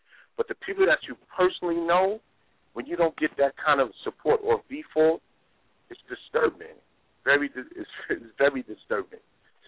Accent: Bronx, New York, United States; I'm from the Bronx. You know, between Bronx and Harlem, I'm very well known.

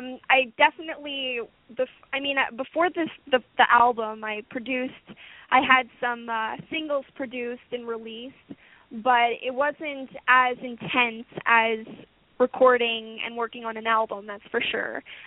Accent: Ottawa, Ontario, Canada; the music video was filmed in Ottawa, my hometown

